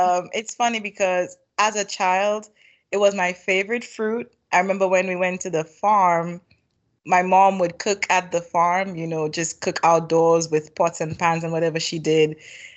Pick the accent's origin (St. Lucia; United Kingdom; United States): St. Lucia; growing up in St. Lucia, my life, I would say, was very rich in a lot of different ways